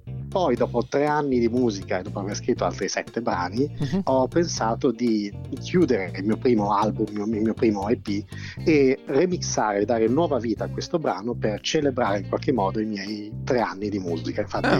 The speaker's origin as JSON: {"language": "Italian", "town": "Bari", "region": "Apulia", "country": "Italy", "moved": "yes", "lives_now": "Milan, Italy", "said": "Vivo a Milano, anche se sono di Bari, sono originario di Bari."}